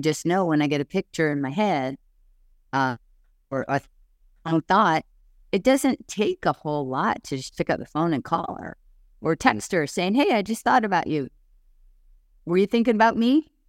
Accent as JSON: {"language": "English", "region": "Hawaii", "country": "United States", "said": "I mean, I went to college and took English as a second language because I came from Hawaii and we just didn't have very good public school system."}